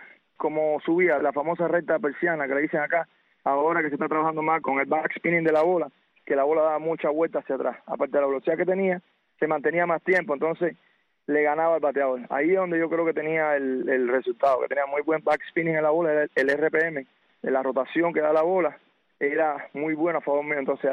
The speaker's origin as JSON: {"language": "Spanish", "country": "Cuba", "moved": "as an adult", "said": "yo vine básicamente lesionado de Cuba. Yo vine de Cuba prácticamente sin poder tirar, como decimos nosotros."}